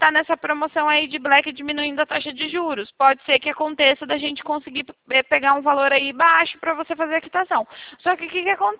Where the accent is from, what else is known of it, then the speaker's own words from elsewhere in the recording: São Paulo, Brazil; sou de São Paulo.